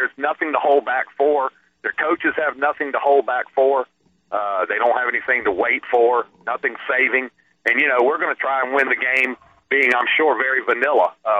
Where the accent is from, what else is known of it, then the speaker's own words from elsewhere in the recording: Alabama, United States; It's High Tide, obviously, is because I'm from Alabama, that I played at Alabama.